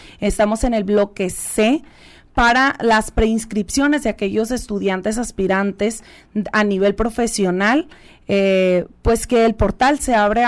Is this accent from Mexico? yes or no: yes; Mexico; Es necesario que lo sepamos como mexicanos, porque tenemos esa obligación